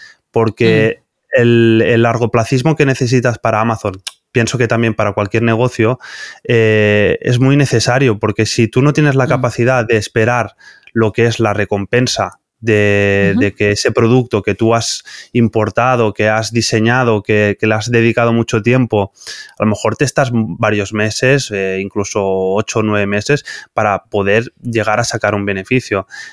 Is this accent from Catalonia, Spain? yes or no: yes; Catalonia, Spain; Nosotros somos de Barcelona, bueno, de un pueblecito al lado de Barcelona.